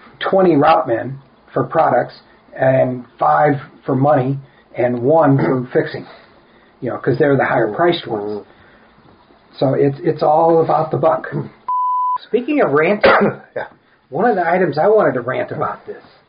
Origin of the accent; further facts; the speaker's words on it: St. Louis, Missouri, United States; I'm from St. Louis, always been St. Louis, lived in Afton, 3/4 of a mile away from the house where I grew up in, and I've never been more than about 3 miles away from that house